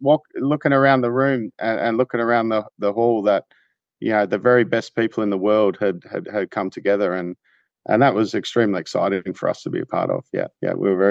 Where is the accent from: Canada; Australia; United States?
Australia; You know, we come from Australia